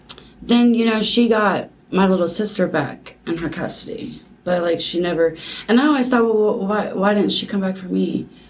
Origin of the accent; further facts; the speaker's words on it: Hillsboro, Ohio, United States; So when I was younger, I'm from Hillsboro, Ohio